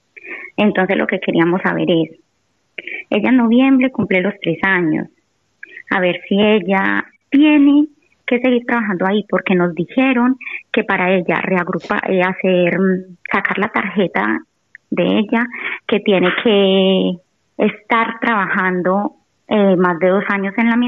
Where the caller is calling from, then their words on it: Madrid, Community of Madrid, Spain; de Madrid.